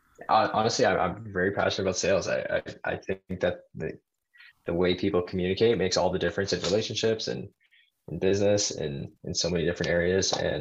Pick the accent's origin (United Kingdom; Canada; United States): Canada; Toronto, Ontario; I'm from Canada, Toronto, Canada.